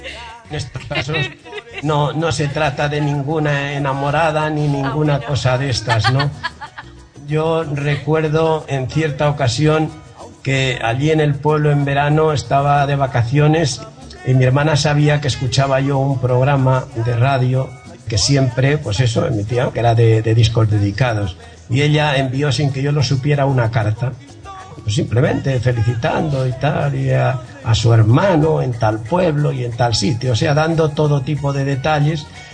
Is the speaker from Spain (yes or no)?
yes; Spain; las fiestas patronales de mi pueblo, que como tantos otros de España, pues se celebraban y se celebran el 15 de agosto